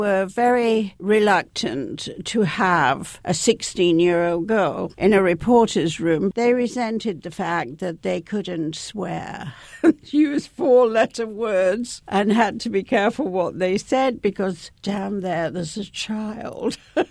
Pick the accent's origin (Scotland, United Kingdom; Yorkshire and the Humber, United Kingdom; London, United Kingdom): Yorkshire and the Humber, United Kingdom; Leeds; I was growing up in the north of England, where I come from, and of course, I come from Leeds. And Leeds is an industrial city